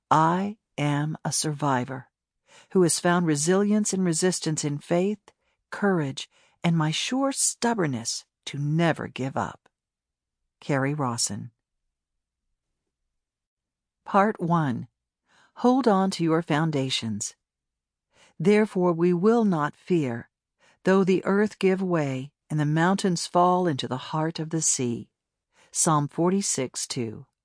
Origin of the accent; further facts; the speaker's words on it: Wichita, Kansas, United States; who had terrorized my hometown of Wichita, Kansas for three decades.